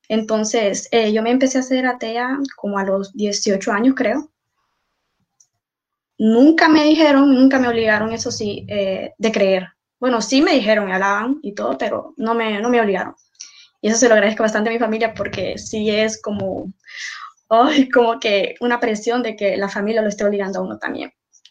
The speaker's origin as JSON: {"language": "Spanish", "country": "Honduras", "said": "Tengo 25 años, en octubre lo cumplí. Y pues estudio de derecho, vivo en Honduras."}